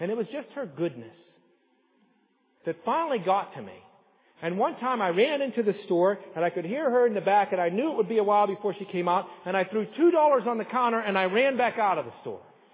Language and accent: English; Salzburg, Austria; When I was growing up in Salzburg, we had this little store that we would go down